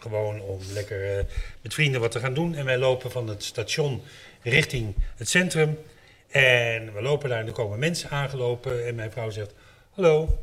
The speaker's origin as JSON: {"language": "Dutch", "town": "Hoofddorp", "region": "North Holland", "country": "Netherlands", "said": "Nu kom ik zelf uit Hoofddorp. En ik heb daar de groei van 25.000 naar 60.000 meegemaakt."}